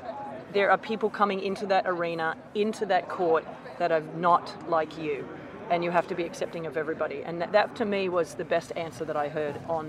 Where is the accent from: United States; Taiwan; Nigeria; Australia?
Australia; obviously, being Australian and having to sort of get a few questions and knowing that I was gay.